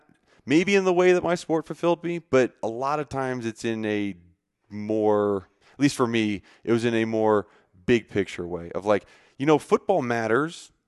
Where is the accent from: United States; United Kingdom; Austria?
United States; Pennsylvania; growing up in the Northeast, outside of Philadelphia, we did like a Washington, D.C. field trip when we were younger.